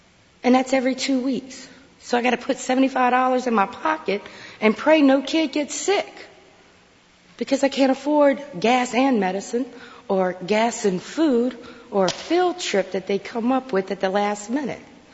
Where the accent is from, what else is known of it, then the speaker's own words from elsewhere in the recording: Louisa, Virginia, United States; also born or lived in New Orleans; I come from Louisa, Virginia. I had went to New Orleans for a while and had four sons. I came home.